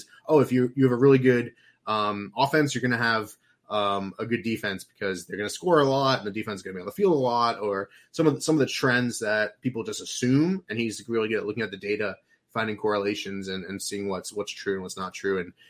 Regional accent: Florida, United States; Like, I grew up in South Florida, and then I didn't have a team, really.

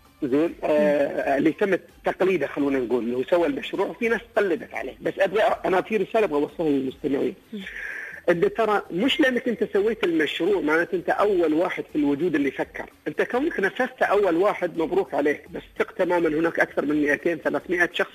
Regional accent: Abu Dhabi, United Arab Emirates; منطقة الظفرة المنطقة الغربية عندنا في أبو ظبي نوعية القهوة عندهم غير عن قهوة هل العين

